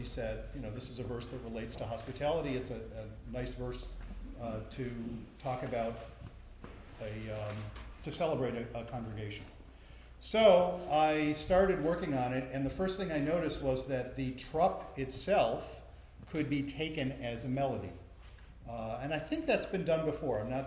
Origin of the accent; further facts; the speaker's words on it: Buffalo, New York, United States; I grew up in Buffalo, and that's how we did it at Temple Beth El.